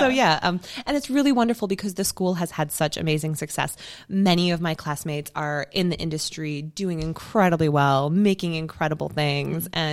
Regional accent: Menasha, Wisconsin, United States; I grew up in Menasha, Wisconsin.

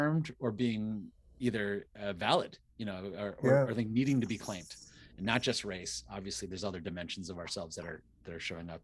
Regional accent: Midwest, United States; I think I grew up in an environment growing up in the Midwest.

